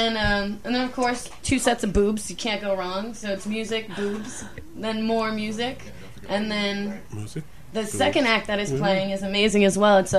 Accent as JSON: {"language": "English", "region": "New Jersey", "country": "United States", "said": "you know, Jersey needs its own thing. It needs its own thing that's like, we are from Jersey, and it's very obvious we are from Jersey, and we're just doing it our way."}